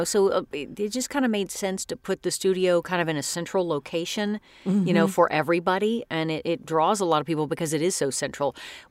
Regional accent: North Carolina, United States; also born or lived in Texas / Tennessee; I'm from all over the South. my mother is from East Tennessee. And I was born in North Carolina and grew up a lot in North Carolina and Texas and then back to Tennessee.

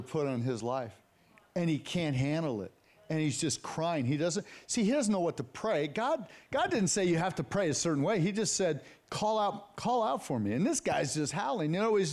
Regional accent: Santa Cruz, California, United States; also born or lived in La Jolla; I was born at Scripps in La Jolla. Bam. Judy was born in the city, San Francisco. She grew up in Santa Rosa, and I grew up in Santa Cruz.

